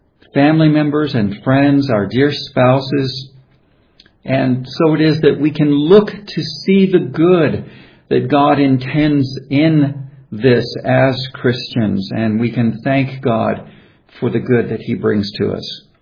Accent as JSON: {"language": "English", "country": "United States", "said": "I'm an American, and we recently enjoyed and celebrated Thanksgiving Day in America."}